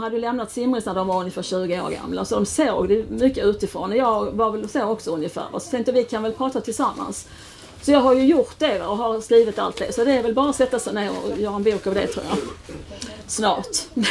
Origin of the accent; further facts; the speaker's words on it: Skåne, Sweden; accent: Scanian; han bara konstaterade att jag pratar mycket skånska idag.